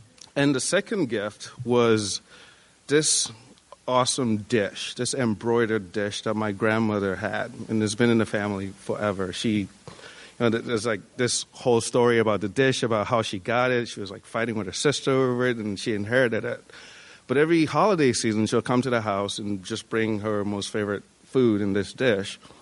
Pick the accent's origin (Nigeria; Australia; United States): Nigeria; And the house that I grew up in Nigeria, it was a house that my dad built, which were four apartments.